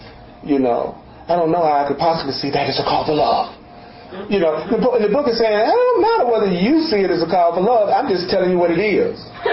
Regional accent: the South, United States; I was the only black guy in the band, and it was in the South. I grew up in the South

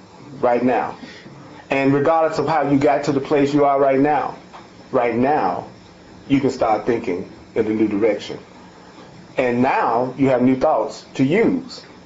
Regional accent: the South, United States; and I grew up black in the South, and I didn't have a lot of money

